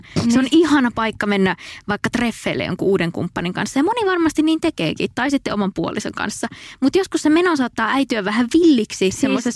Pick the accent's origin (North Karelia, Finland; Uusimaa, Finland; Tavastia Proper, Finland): North Karelia, Finland; koska mä oon itse kotoisin Pohjois-Karjalasta